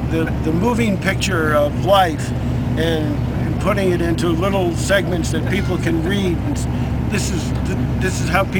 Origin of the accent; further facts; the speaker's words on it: New York, United States; Yeah, I ended up starting my working career in Boston, even though I grew up in New York.